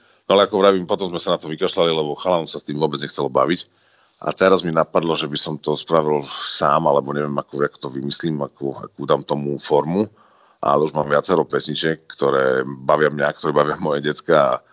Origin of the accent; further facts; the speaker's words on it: Spiš, Slovakia; Lebo to je v podstate z polštiny, keďže my sme zo Spiša, Poľsko je blízko